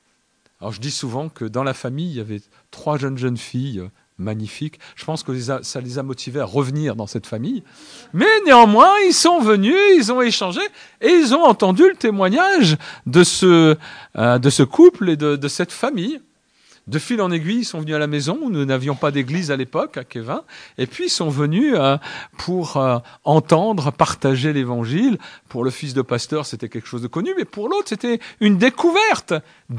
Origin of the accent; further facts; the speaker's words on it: Normandy, France; je suis un Normand à l'origine, installé en Bretagne depuis bien longtemps. Mais à l'origine, j'ai passé ma vie en Normandie.